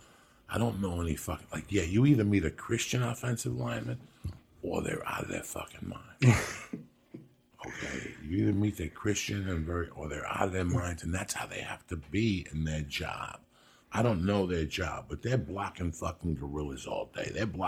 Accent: East Coast, United States; I didn't do mushrooms. I'm from the East Coast like you.

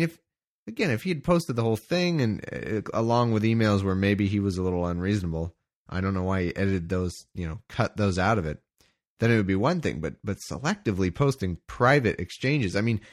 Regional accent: Australia; now in United States; As an Australian living in the US, I'm out playing the Australian card.

